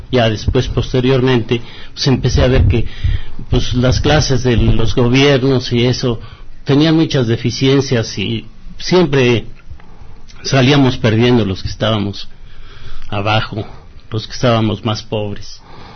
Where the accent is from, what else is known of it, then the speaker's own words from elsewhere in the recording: Acámbaro, Guanajuato, Mexico; yo vengo del estado de Guanajuato, de Acámbaro, Guanajuato